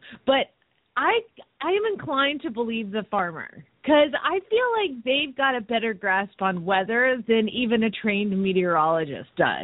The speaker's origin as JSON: {"language": "English", "town": "Phoenix", "region": "Arizona", "country": "United States", "said": "from Phoenix, Arizona"}